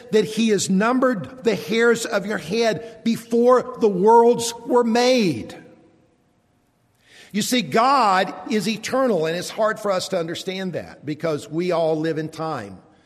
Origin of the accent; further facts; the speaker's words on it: Columbia, South Carolina, United States; also born or lived in Athens, Georgia; And then when we were 3 years old, we moved from Athens, Georgia. My little sister, Rossi, had been born. And we picked up and we moved to Columbia, South Carolina. And that's where I grew up.